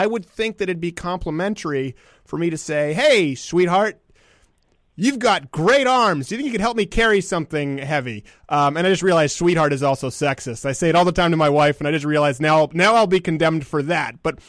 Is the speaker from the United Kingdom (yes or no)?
no; Philippines; As a Filipino, you know, obviously there's usually people would say, you know, Asian's yellow.